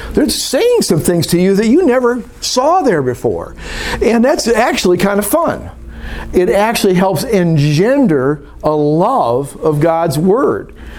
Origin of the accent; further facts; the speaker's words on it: Kentucky, United States; I'm from Kentucky, so.